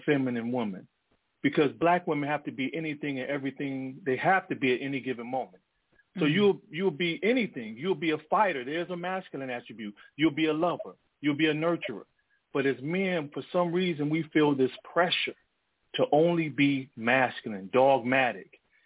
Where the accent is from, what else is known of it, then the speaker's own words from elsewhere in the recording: Detroit, Michigan, United States; when I grew up in Detroit, you were at risk if you held a woman's hand in public